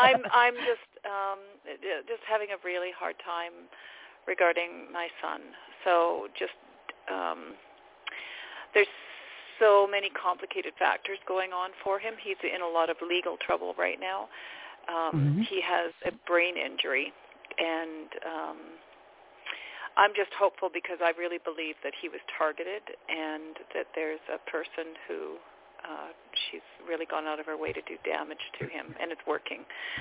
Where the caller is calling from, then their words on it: Abbotsford, British Columbia, Canada; I'm calling from Abbotsford in British Columbia.